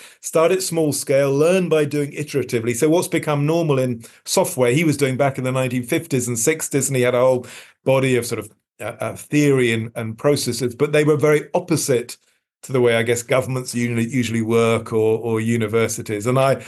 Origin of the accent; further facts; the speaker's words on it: London, United Kingdom; I was brought up in London